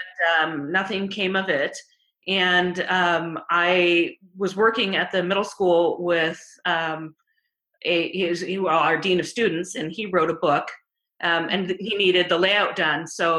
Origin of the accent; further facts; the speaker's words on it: California, United States; now in Seattle, United States; We've been here about 4 years now. Originally I'm from California.